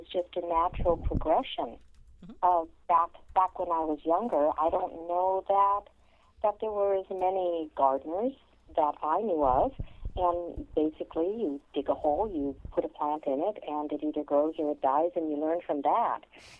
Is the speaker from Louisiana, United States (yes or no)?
no; California, United States; also born or lived in Montana; Well, I was born in Montana, and my great-grandmother's home in Southern California, where I was raised.